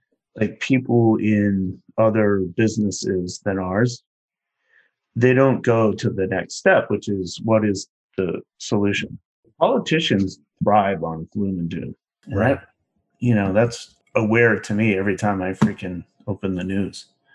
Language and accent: English; New Hampshire, United States; And I grew up in New Hampshire believing that.